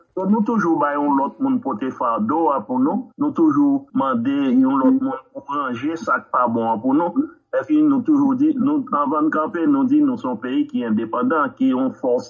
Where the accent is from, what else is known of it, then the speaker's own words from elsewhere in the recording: Haiti; en tant qu'Haïtien qui fait dans le pays, en bagage haïtien